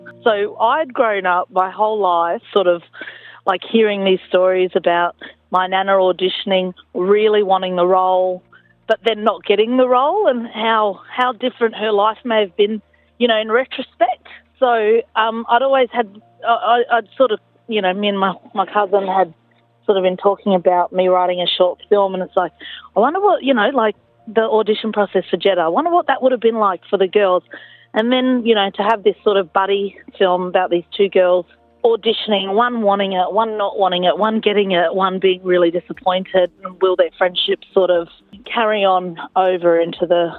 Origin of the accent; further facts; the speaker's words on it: Northern Territory, Australia; I'm from Central Australia. My people are the Cadige people from north of Alice Springs, and also the Luritja people from south of Alice Springs.